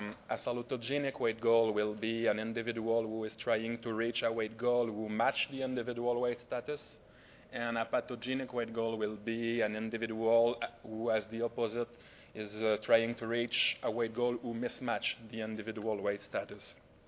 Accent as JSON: {"language": "English", "country": "France", "accent": "French", "second_language": "English", "said": "I want to excuse myself for my big French accent that you will hear throughout all the presentation."}